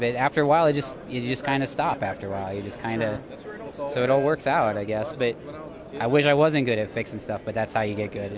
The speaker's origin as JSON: {"language": "English", "region": "South Dakota", "country": "United States", "tie": "born or raised there", "lives_now": "Colorado, United States", "said": "I grew up in South Dakota, and I moved to Colorado."}